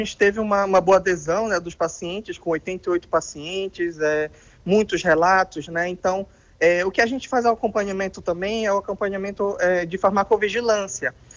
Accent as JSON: {"language": "Portuguese", "region": "Pará", "country": "Brazil", "also_born_or_lived": "Paraíba", "lives_now": "Passo Fundo, Brazil", "said": "eu sou do Pará, mas eu me formei na Paraíba, na Estadual da Paraíba, e depois vim trabalhar em Passo Fundo. Já estou há completando 4 anos já em Passo Fundo."}